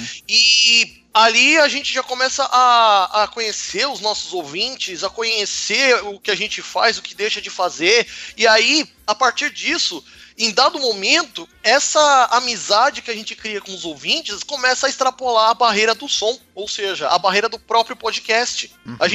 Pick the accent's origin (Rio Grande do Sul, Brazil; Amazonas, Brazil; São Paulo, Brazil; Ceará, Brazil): São Paulo, Brazil; Taboão da Serra; eu sou do Taboão da Serra, cara